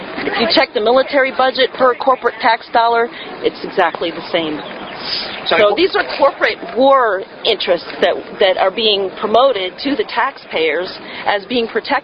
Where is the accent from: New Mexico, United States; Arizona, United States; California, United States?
Arizona, United States; Phoenix